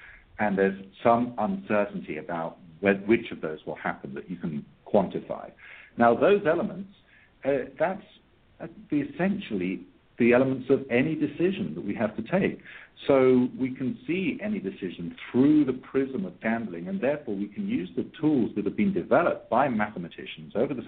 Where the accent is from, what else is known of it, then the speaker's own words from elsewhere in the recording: United Kingdom; now in Ireland; I live in Ireland now, and even though I'm British, I now live in Ireland.